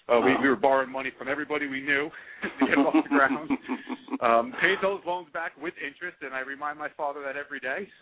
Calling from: New Jersey, United States; Calling in from Jersey. Call from that New Jersey.

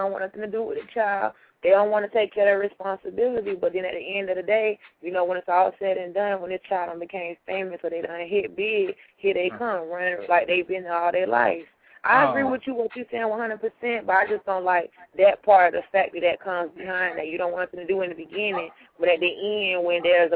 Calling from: Palm Beach, Florida, United States; I'm calling from Palm Beach, and I agree with you.

